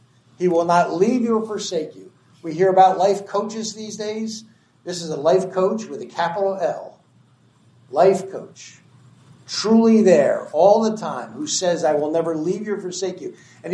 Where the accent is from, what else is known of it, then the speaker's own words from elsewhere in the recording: New Jersey, United States; I come from New Jersey. Only an hour from my home is Atlantic City.